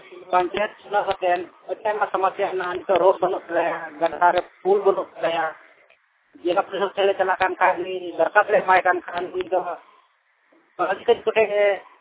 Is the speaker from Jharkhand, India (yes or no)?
yes; Silohasan, Jharkhand, India; ग्राम सिलोहासान, प्रखंड मसलिया, जिला सुखा के रहने वाला हूँ।